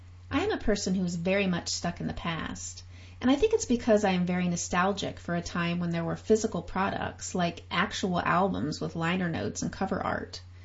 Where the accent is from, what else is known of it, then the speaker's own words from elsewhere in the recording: Jacksonville, Florida, United States; You know, I'm from Jacksonville. That's where … are from.